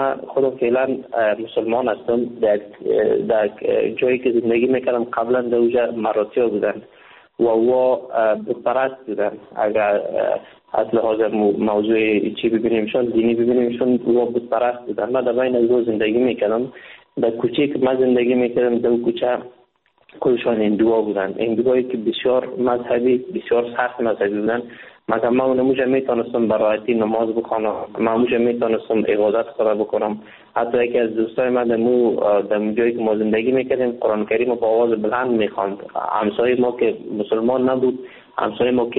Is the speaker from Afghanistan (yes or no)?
yes; Afghanistan; now in India; وقتی که من از افغانستان بی طرف آمدم، با مجردی که داخل کشور هند شدم